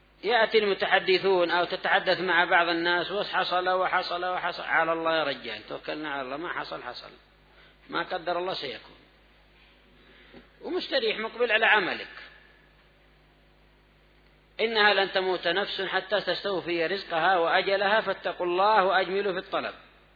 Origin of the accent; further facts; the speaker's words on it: Yemen; خاصة عندنا في اليمن